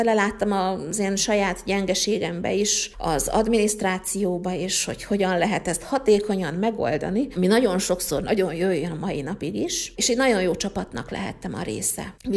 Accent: Gyula, Békés, Hungary; nem is olyan messze egyébként Gyulától, ahol én felnőttem

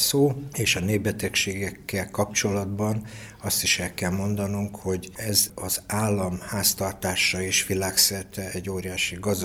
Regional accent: Debrecen, Hajdú-Bihar, Hungary; Nem mellesleg debreceniként elmondható

